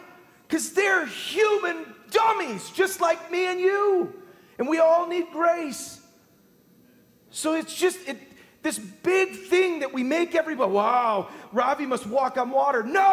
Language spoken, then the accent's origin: English; United States; Now, I'm not a communist. I'm not even a socialist. I'm American.